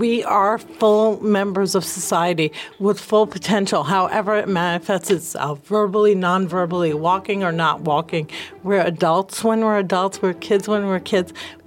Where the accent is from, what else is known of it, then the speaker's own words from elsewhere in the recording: New Jersey, United States; she's from where Jesus is from. And I'd be like, I'm from Jersey.